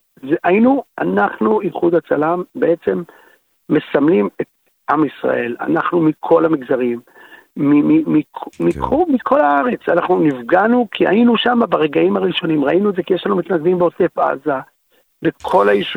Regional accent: United States; I'm proud to be a Jew, I'm proud to be Israeli, I'm proud to be American. אני אמריקאי

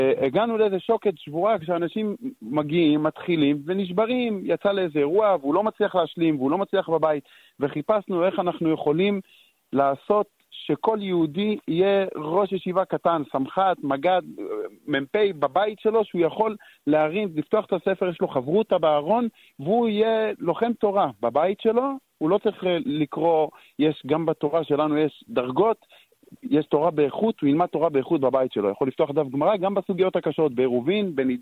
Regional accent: northern periphery, Israel; אני מהפריפריה הצפונית

